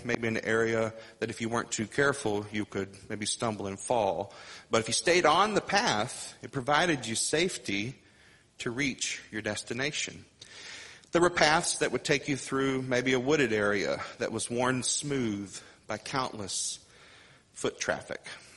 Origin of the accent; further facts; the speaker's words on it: Missouri, United States; I remember growing up in Southeast Missouri